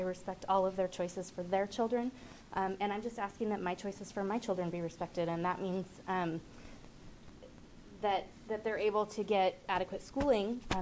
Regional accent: United States; as a parent, as an American, that it is my right and my responsibility to make those choices for my own children

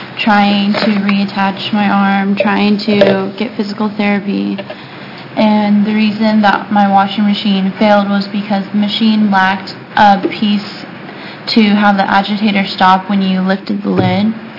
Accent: Central Point, Oregon, United States; I'm from Central Point, Oregon.

